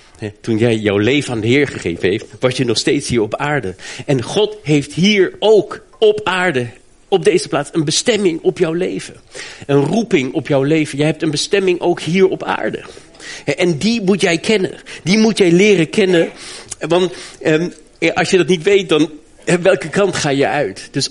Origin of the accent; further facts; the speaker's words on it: Germany; Ik ben in Duitsland opgegroeid en toen ik 16 jaar oud was, 16 jaar, heb ik een elektrische gitaar gekocht.